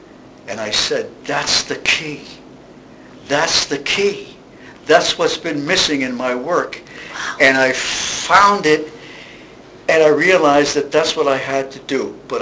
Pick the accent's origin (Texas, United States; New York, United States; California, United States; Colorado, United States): New York, United States; Mount Kisco; born or raised there